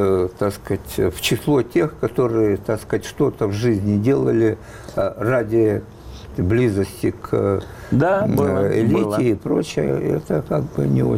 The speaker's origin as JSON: {"language": "Russian", "town": "Odesa", "region": "Odesa Oblast", "country": "Ukraine", "moved": "yes", "said": "это вот ощущение, что наконец я вырвался из Одессы"}